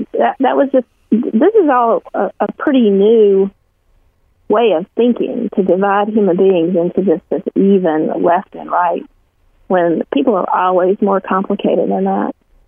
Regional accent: Alabama, United States; I grew up in Alabama during the 1960s and 70s. But I was a child. I was born in 1961.

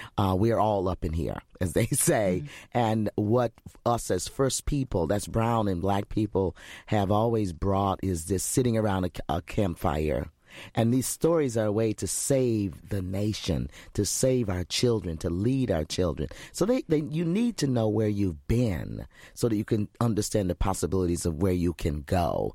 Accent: United States; which we as American women, you know, unless you're a scholar, you don't know.

